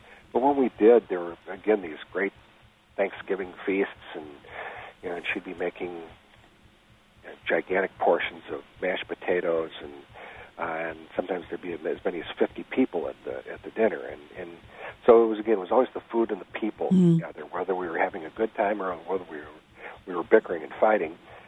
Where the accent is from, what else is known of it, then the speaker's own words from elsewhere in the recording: Elmhurst, Illinois, United States; but I grew up in Elmhurst, Illinois, and I was part of one of nine children in a big Irish Catholic family